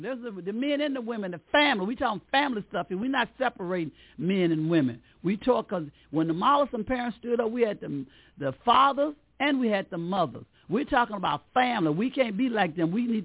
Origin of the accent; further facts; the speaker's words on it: Montgomery, Alabama, United States; I'm from Montgomery. I'm from Montgomery, but I know about the Albany struggle.